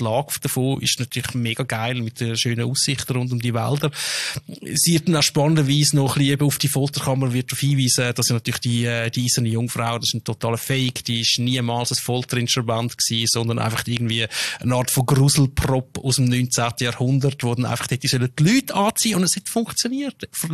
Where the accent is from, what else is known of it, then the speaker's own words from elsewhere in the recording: Zurich, Switzerland; Ich bin ja dann auf dem Flughafen Zürich aufgewachsen